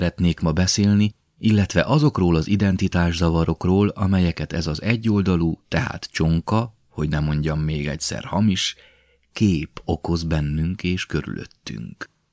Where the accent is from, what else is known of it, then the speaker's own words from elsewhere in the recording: Transylvania, Romania; Ha meg erdélyiek vagyunk, akarva akaratlanul vállaljuk ezt a szerepet